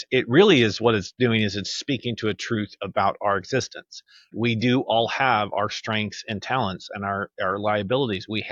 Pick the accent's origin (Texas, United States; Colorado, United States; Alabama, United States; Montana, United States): Texas, United States; I grew up in South Texas, and so I was at one point very fluently bilingual